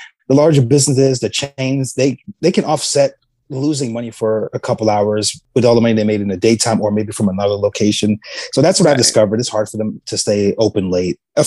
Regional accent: New York, United States; being born and raised in New York, even though we went to certain things, we didn't always do the touristy things.

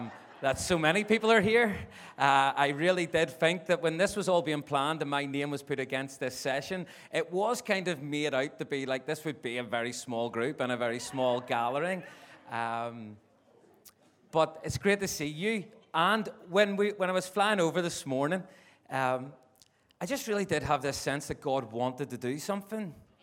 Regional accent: Northern Ireland, United Kingdom; I do have this problem, as I'm from Northern Ireland, that sometimes I talk very quickly and can be hard to make out.

